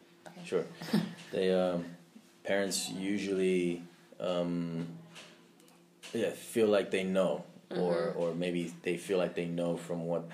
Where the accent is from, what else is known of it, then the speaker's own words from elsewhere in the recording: Zimbabwe; born there; I was born here in Zimbabwe, went to Gateway High School and then Prince Edward School.